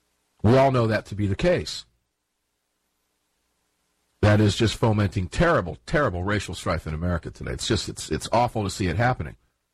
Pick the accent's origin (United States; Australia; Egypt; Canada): United States; Tampa, Florida; I spent many years, I consider Tampa, Florida my hometown. It's where both my kids were born. It's where I was married.